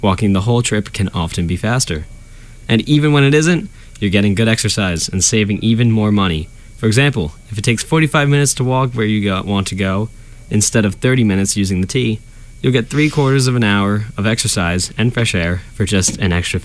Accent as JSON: {"language": "English", "region": "New Jersey", "country": "United States", "said": "from New Jersey. Shout out to Saddle River Day School."}